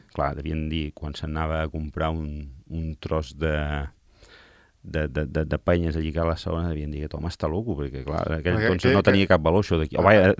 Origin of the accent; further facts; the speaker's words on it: Barcelona, Catalonia, Spain; born there; Jo he nascut també a Barcelona, per casualitats de la vida, perquè just va ser néixer, vaig tornar cap aquí, però casualitat, sí.